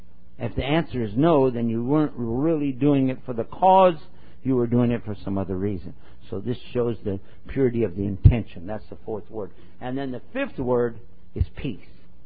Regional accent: Texas, United States; I'm from Texas, sound like er.

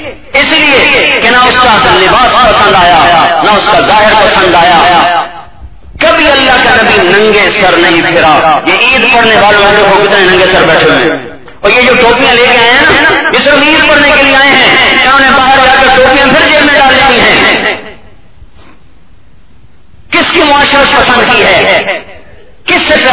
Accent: Multan, Punjab, Pakistan; میں نے کہا جی ملتان، کہا ملتان میں کہاں سے ہیں، میں نے کہا جی خانے والے

